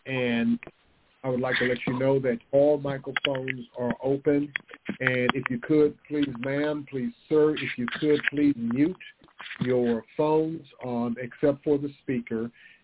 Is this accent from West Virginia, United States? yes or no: yes; Princeton, West Virginia, United States; from out of Princeton, West Virginia. Amen. My hometown.